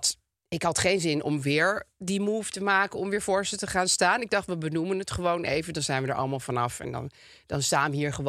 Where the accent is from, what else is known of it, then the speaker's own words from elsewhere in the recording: Amsterdam, North Holland, Netherlands; want vroeger had je, waar ik opgroeide in Amsterdam-Zuid, gewoon oude vrouwtjes.